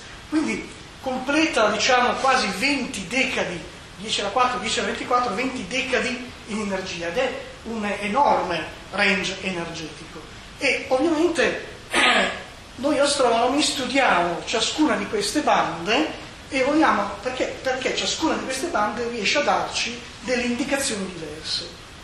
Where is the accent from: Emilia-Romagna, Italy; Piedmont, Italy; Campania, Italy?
Piedmont, Italy; Io sono piemontese, però mi sono laureato presso l'Università di Padova e poi mi sono specializzato in sistemi spaziali sempre a Padova, al CISAS, e adesso lavoro a Merate